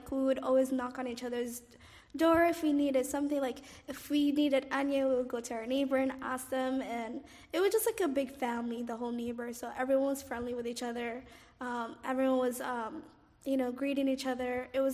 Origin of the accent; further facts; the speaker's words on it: Cairo, Cairo Governorate, Egypt; also born or lived in Somalia; My hometown is Egypt, Cairo. That's where I grew up. Very friendly place. We used to live with a big family, uncles, aunts, cousins.